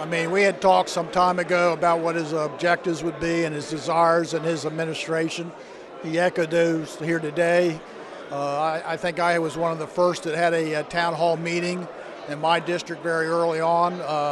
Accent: Seaford, Delaware, United States; I think my hometown, Seaford, is a good example, and he mentioned Seaford. We've got a huge facility down there that has about 100, 150 people working there.

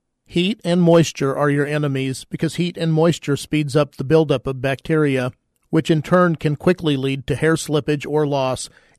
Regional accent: Kansas, United States; My dad was a very, very good archery deer hunter, succeeding almost every year at tagging a buck in my home state of Kansas.

